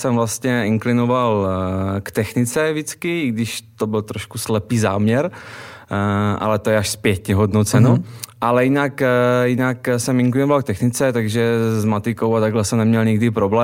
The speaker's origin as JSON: {"language": "Czech", "town": "Polanka nad Odrou", "region": "Moravian-Silesian Region", "country": "Czechia", "tie": "born or raised there", "said": "sice jsem ostravský patriot, ale vyrostl jsem na vesnici kousek od Ostravy v Polance nad Odrou"}